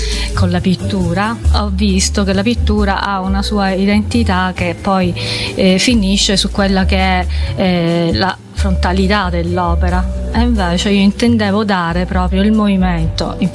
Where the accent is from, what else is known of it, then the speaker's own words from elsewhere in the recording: Sicily, Italy; Io porto la mia sicilianità, porto la mia voglia di vivere, i miei colori, la mia terra